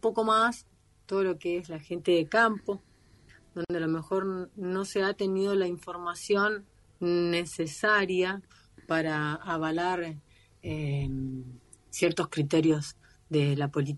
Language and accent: Spanish; Ingeniero Luiggi, La Pampa, Argentina; en el pueblo donde me crié, en Ingeniero Luigi, en La Pampa, uh-huh.